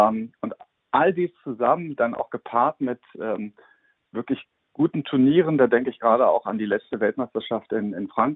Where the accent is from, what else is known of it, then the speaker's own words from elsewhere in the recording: Berlin, Germany; also ich komme aus Berlin, das ist immer wieder dann auch eine schwierige Diskussion